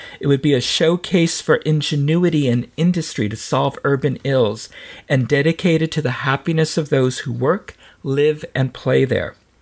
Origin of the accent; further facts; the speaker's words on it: San Francisco, California, United States; since I was raised in San Francisco, that size means much more to me than Manhattan.